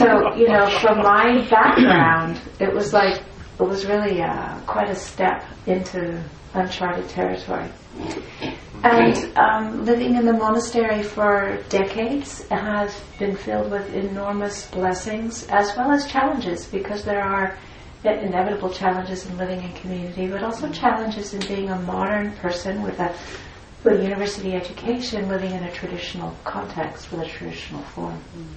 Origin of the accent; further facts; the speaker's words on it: Burbank, California, United States; born there; So I was born in Los Angeles. I was born in Burbank, California, and escaped at the first opportunity and went to UC Santa Cruz and studied there.